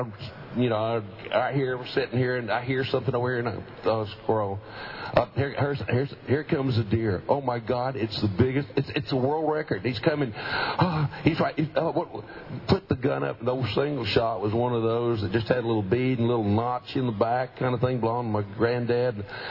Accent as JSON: {"language": "English", "region": "Texas", "country": "United States", "tie": "born or raised there", "said": "I grew up in Colorado County, south of here, and very few deer. Didn't have any gun to shoot other than my granddad's single-shot shotgun."}